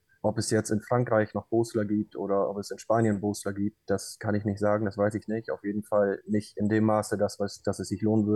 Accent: Lower Saxony, Germany; So bei uns in Ostfriesland ist es tatsächlich das Klotschießen oder Flüchten. Das ist die ostfriesische Disziplin.

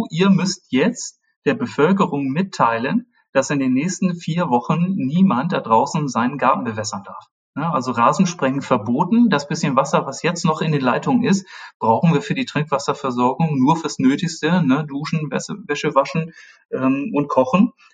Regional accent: Hamburg area, Germany; Ich bin in der Nähe Hamburgs aufgewachsen.

